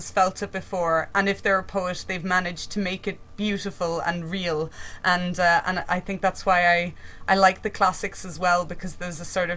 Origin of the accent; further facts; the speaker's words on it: Ireland; now in Leeds, United Kingdom; Oh, well, I'm actually Irish, living in Leeds